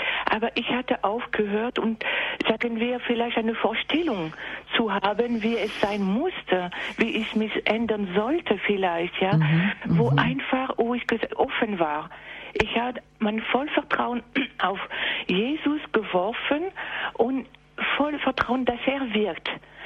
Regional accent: southern France, France; diesem Ostern waren wir in Südfrankreich, in meiner Heimat

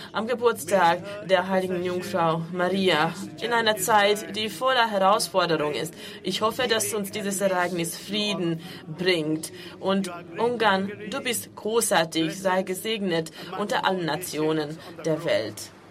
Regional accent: Myanmar; Ich komme aus einem fernen Land, von einem sehr großen Kontinenten, Asien, und ich komme aus Myanmar. Mein Land, mein Vaterland, wurde früher als Burma bekannt und befindet sich in Südostasien

